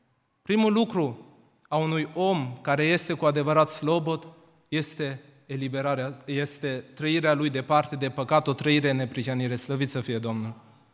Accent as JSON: {"language": "Romanian", "country": "Romania", "said": "eu sunt român, pentru că scrie în cetățenie, pot să vă arăt pașaportul, acolo scrie că sunt român."}